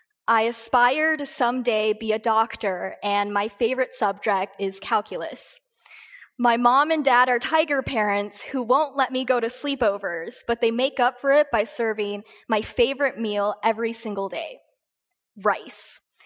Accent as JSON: {"language": "English", "town": "Boise", "region": "Idaho", "country": "United States", "also_born_or_lived": "South Dakota / North Dakota", "said": "Where are you from? Oh, I'm from Boise, Idaho. I see, but where are you really from? I lived in South Dakota for a while. Okay, what about before that? I lived in North Dakota."}